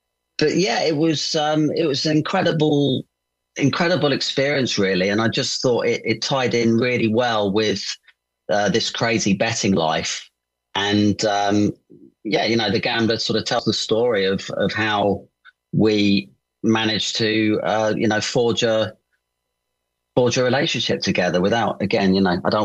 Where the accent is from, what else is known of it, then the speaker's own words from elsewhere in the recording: United Kingdom; You know, I was just being British.